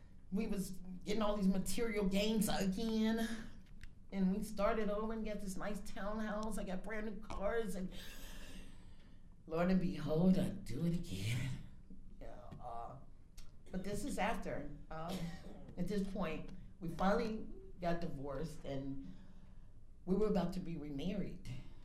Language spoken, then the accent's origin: English; Riverdale, Illinois, United States; My ex-husband would always send me back to my hometown, which I'm from, Riverdale, Illinois